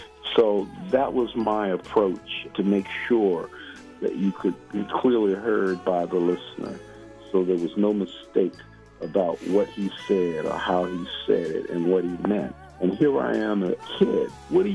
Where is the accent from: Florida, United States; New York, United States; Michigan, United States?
New York, United States; Brooklyn; I grew up with him in the Fort Greene in Brooklyn. So I was like 11.